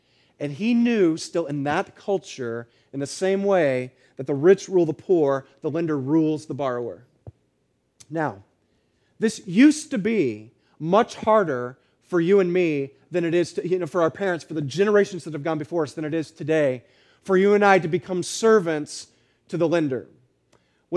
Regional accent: Hawaii, United States; born there; I was born in Hawaii, and so in a lot of ways, that's my home.

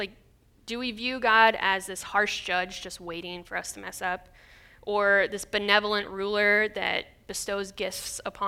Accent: Oregon, United States; moved away as an adult; now in Boston, United States; fact number one is that I grew up in Oregon. West Coast. So I moved to Boston to go to school at Boston University.

